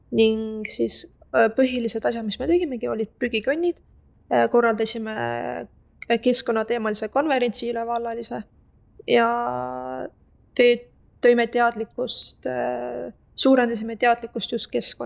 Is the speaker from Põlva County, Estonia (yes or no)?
no; Tartu, Tartu County, Estonia; tulen Tartust, hetkel õpin õpetajaks ülikoolis